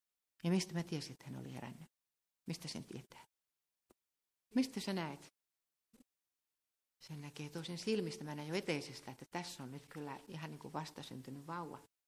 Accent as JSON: {"language": "Finnish", "region": "Ostrobothnia", "country": "Finland", "said": "Kyllä minä varsinkin kun mä oon Pohjanmaalta."}